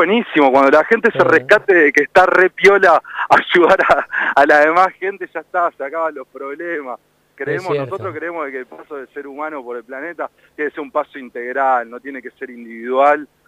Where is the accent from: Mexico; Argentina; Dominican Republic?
Argentina; La Plata, Buenos Aires Province; Mirá, yo soy del barrio de Tolosa, ahora estoy tomando un matecito acá al sol en Tolosa.